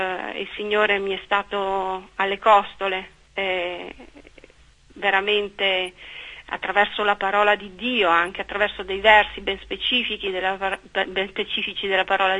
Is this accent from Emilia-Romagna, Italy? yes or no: no; Verona, Veneto, Italy; Io sono veneta, sì. Veronese, nasco 51 anni fa in quel, sì, di Verona, sì. Da una famiglia di origine contadina, insomma, non è che, sì, fossi... non sono di origini nobili